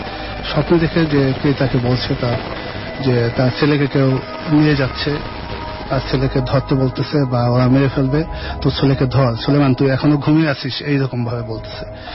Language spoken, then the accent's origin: Bangla; Dhaka, Dhaka Division, Bangladesh; আমি যাত্রা বাড়ি থেকে।